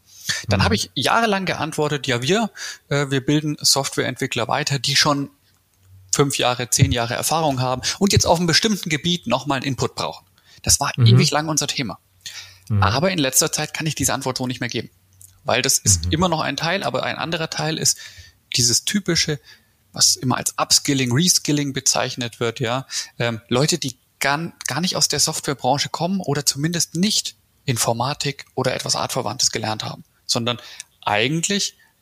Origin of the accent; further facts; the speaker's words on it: Nuremberg, Bavaria, Germany; ich bin aus dem südlichen bayerischen Raum, bin aus Nürnberg